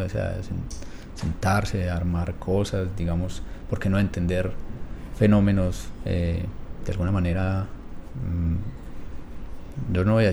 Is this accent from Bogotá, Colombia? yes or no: no; Marinilla, Antioquia, Colombia; yo soy de Marinilla, es decir, entonces por allí